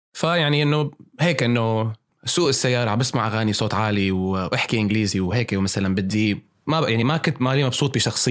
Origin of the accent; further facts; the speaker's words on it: Damascus, Damascus Governorate, Syria; also born or lived in Riyadh, Saudi Arabia; أنا من سوريا، من دمشق. هلأ صار 32 سنة، مواليد 1988، وولدت في الرياض أنا،